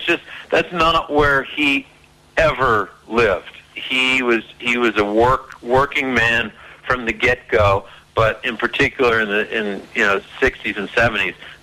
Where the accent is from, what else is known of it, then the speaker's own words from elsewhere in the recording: New Hampshire, United States; I was 11 years old, and I grew up in New Hampshire, and the rock station that we had was WBCN out of Boston